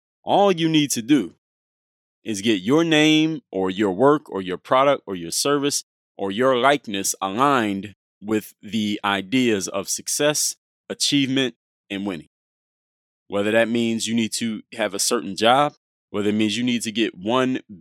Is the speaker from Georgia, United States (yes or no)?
no; Philadelphia, Pennsylvania, United States; played basketball majority of his career for the Philadelphia 76ers, my hometown team.